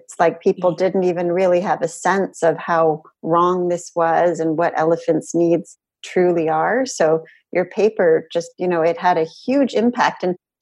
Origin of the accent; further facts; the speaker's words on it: Toronto, Ontario, Canada; I grew up in Toronto, and I grew up being taken to the Toronto Zoo and being taken to look at the elephants.